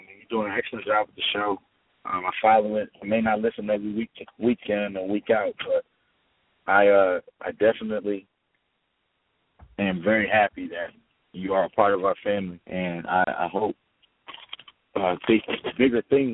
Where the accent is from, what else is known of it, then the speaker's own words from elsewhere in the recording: Indianapolis, Indiana, United States; moved away; also born or lived in Connecticut; growing up in Naptown, Indiana, for the abbreviation, but it's Indianapolis, Indiana, and then moving to Connecticut where nobody really knew me